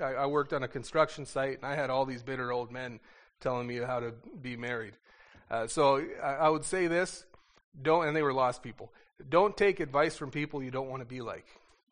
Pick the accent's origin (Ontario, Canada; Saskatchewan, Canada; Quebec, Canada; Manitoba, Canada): Manitoba, Canada; Winkler; And I'm from Winkler. Winkler's landscape is about as exciting as this, as your floor.